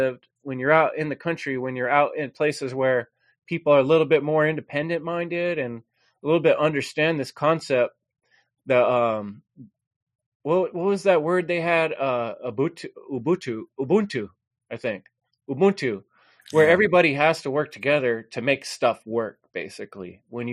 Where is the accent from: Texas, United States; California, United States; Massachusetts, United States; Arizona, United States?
California, United States; San Jose; I grew up in East San Jose, Silicon Valley, Bay Area, a bad neighborhood inside of that.